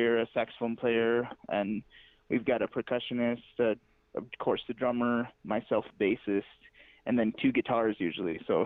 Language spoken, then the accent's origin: English; Santa Clara Pueblo, New Mexico, United States; me and Lawrence were actually from the same pueblo. We're both from Santa Clara Pueblo